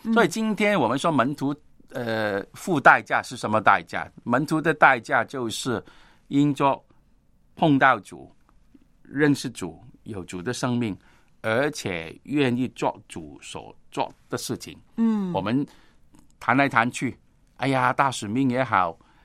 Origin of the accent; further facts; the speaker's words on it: Hong Kong; 用我们香港人很常常说的话